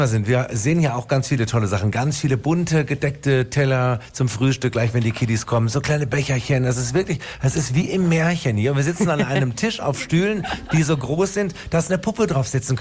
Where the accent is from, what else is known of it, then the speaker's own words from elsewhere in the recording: Tübingen, Baden-Württemberg, Germany; Jetzt übermorgen am Sonntag beim Drachenfest in meiner Heimatstadt Tübingen.